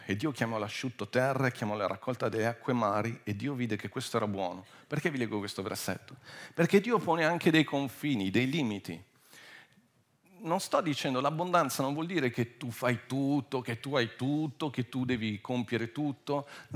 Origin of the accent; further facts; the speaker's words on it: United Kingdom; Italian is a second language; E io sono inglese, non so tutti i termini italiani.